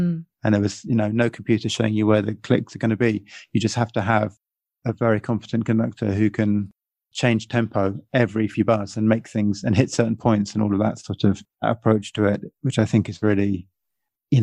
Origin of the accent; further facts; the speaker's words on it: England, United Kingdom; which, being English, you feel, you know, awkward about trying, going for.